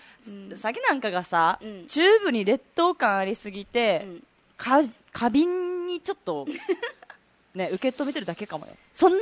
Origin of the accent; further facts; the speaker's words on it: Chatan, Okinawa, Japan; 中部の中でも、うん、結構発展してる茶壇に生まれ育ってるからさ、